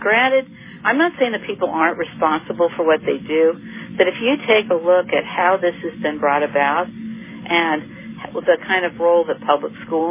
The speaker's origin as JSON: {"language": "English", "town": "Los Angeles", "region": "California", "country": "United States", "tie": "born or raised there", "said": "I grew up in West Los Angeles, and my mother was very ill at one point when I was about 9 or 10 years old."}